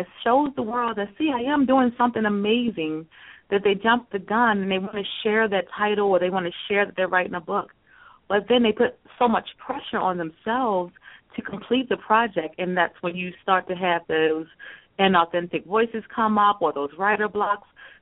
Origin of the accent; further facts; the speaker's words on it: Maryland, United States; I am from Maryland, home of the Ravens.